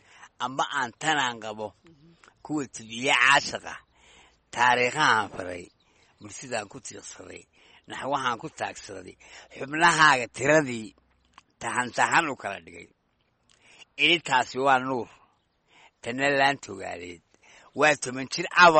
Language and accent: Somali; Hargeisa, Woqooyi Galbeed, Somalia; born there; waxaan ku dhashay Hargeysa